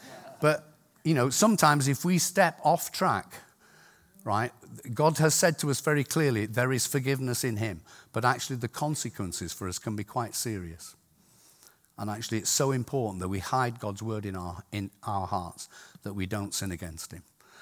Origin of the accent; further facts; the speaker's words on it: Scotland, United Kingdom; I tell jokes about Scots people all the time because I'm a Scot.